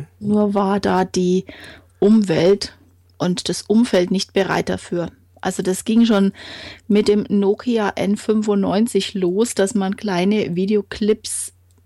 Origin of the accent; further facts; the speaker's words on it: Bavaria, Germany; Ich bin aus dem Frankenland. Da bin ich auch stolz drauf.